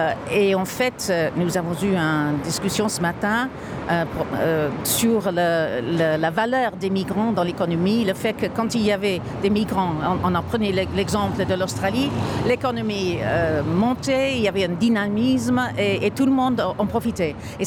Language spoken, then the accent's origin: French; United Kingdom; French is a second language; now in Belgium; anglaise aussi, mais aussi j'habite en Belgique.